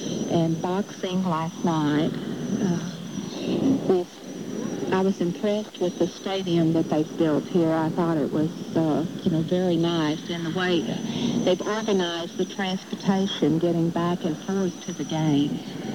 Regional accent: Pasadena, Texas, United States; from Pasadena, Texas.

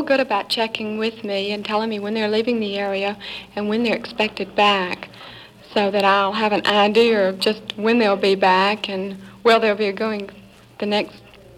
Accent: the South, United States; accent: southern; They all like to kid me a lot about my southern accent more than anything, I think.

